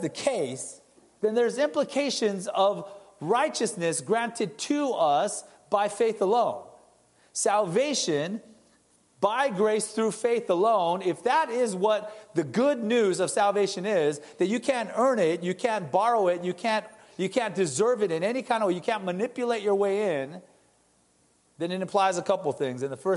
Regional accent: Gardena, California, United States; my neighbor, you know, my friends growing up in Gardena, or, you know, people that I went to school with?

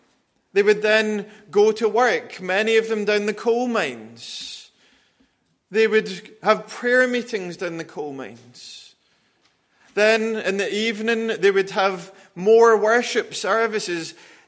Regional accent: Wales, United Kingdom; my home country, Wales

